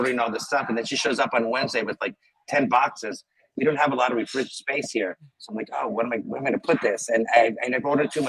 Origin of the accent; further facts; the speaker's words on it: Venezuela; now in United States; I grew up in Venezuela. And so we used to get a lot of super fresh produce and vegetables.